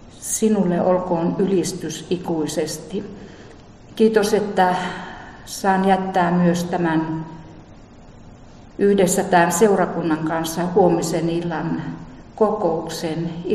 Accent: Kälviä, Central Ostrobothnia, Finland; mä aina käläviäläiseksi itteni tunneen. Ja kun Kuntaliitos tuli, niin musta tuli taas käläviäläinen. Että kyllä mä niin juuriltani on täältä, että sydän on täällä. Vaikka tuo kaupunki onkin mun kotipaikka ollut.

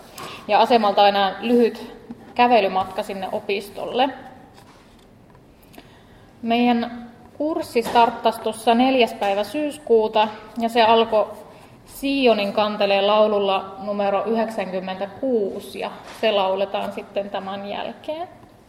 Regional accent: Toholampi, Central Ostrobothnia, Finland; now in Kokkola, Finland; mä tosiaan tuota Kokkolassa asustelen, mutta mä oon Toholammilta Sykäräisestä alun perin niin kuin kotoisin.

